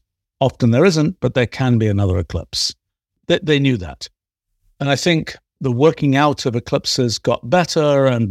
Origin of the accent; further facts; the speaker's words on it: England, United Kingdom; I was growing up in England in the 1960s.